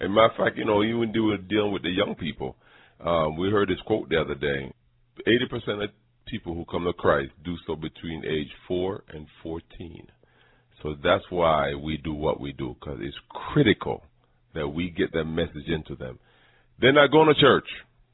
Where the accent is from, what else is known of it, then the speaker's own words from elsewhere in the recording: Jamaica; now in United States; I'm from Jamaica originally, so the true sport that we did out there, we did our own brand of football.